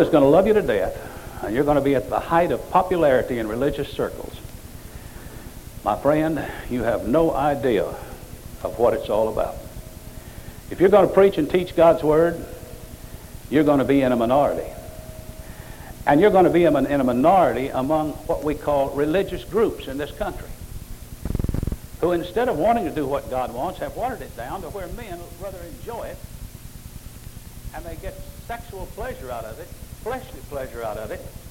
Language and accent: English; Ireland; And I'm Irish, I'm full of blarney.